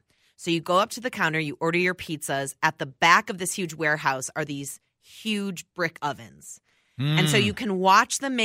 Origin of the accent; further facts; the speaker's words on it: New Prague, Minnesota, United States; So growing up in New Prague, we were limited on pizza options.